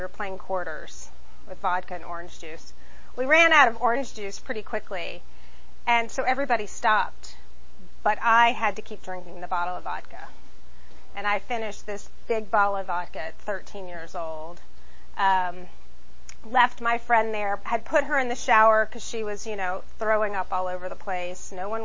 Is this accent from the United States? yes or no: yes; Baton Rouge, Louisiana, United States; I grew up in Baton Rouge, Louisiana. You know, you practically put booze in the bottle when you grow up down there.